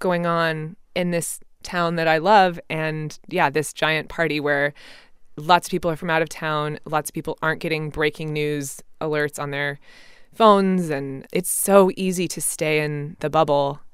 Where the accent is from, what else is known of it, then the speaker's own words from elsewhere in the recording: Austin, Texas, United States; because I'm from Austin and my trip to South By is always longer than everybody else's because I make it a trip home